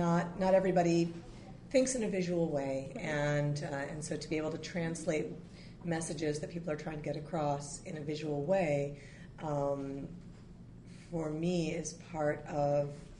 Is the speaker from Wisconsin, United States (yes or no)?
yes; Madison, Wisconsin, United States; I grew up here in Madison